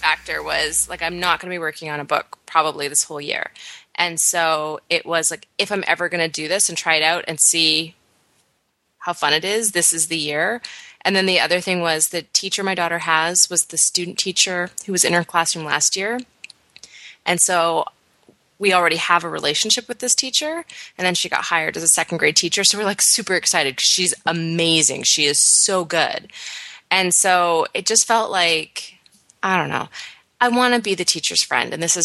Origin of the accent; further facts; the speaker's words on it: British Columbia, Canada; now in United States; Where I grew up in the West Coast of Canada, we went to school the Tuesday after Labor Day